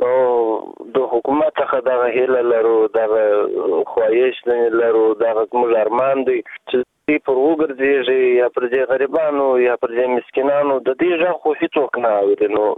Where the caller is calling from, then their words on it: Kandahar, Afghanistan; د کندهار ولایت نه